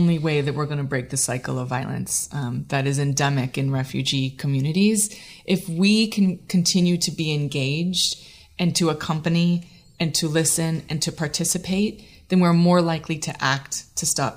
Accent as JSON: {"language": "English", "region": "California", "country": "United States", "said": "which we're from California, so I'm like a little bit nervous about how much snow will be there."}